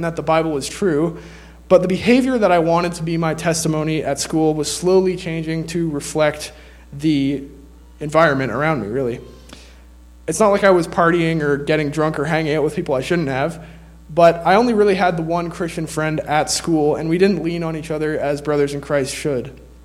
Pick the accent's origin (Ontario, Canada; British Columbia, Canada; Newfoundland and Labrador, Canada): Ontario, Canada; Stratford; I come with my family from Stratford, Ontario